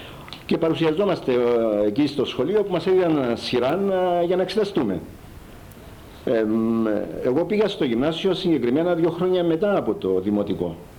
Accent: Cyprus; Τα μόνα εισοδήματα που είχε ο κόσμος τότε, η κάθε οικογένεια, τόσο στο χωριό μου αλλά και στα πιο πολλά γειτονικά χωριά, ήταν όταν κατά περιόδους πήγαιναν να εργαστούν σε κάποια μεταλλεία όπως στον Αμίαντο ή στην Καλαβασόν

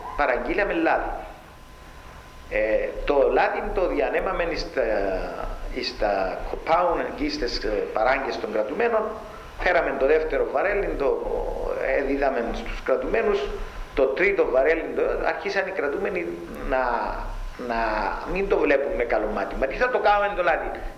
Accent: Lagoudera, Nicosia District, Cyprus; Εγώ ήμουν από τα Λαγουδερά

